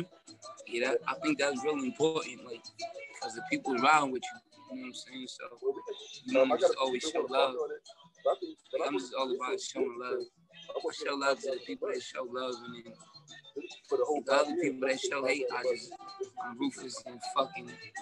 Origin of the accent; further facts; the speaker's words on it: Brooklyn, New York, United States; Like, I'm from Brooklyn, so I really know what's up.